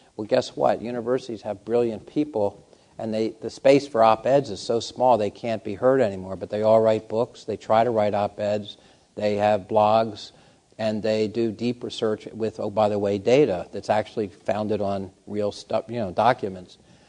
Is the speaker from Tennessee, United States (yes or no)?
no; Delaware, United States; I'm from Delaware. There's a couple other people from there.